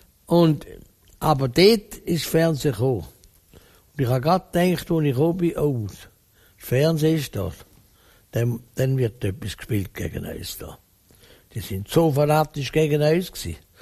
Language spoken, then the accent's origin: German; Zurich, Switzerland; jetzt muss ich als Zürcher so